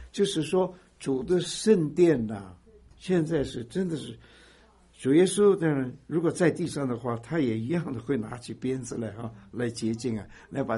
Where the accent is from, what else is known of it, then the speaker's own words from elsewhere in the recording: China; 中国人呢比较含蓄啊、哦、有什么事情啊都是比较隐藏的，不会让人知道的。因为我们中国人就是说家丑不可外扬啊